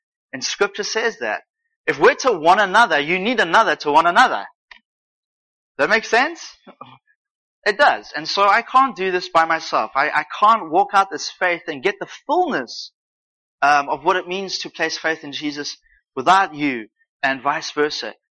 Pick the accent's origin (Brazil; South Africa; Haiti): South Africa; So I'm from South Africa, and there's an African proverb that goes like this.